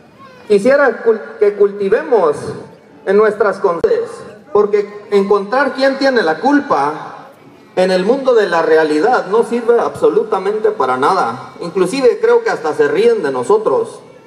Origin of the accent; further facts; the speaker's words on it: Mexico; Somos muchos los mexicanos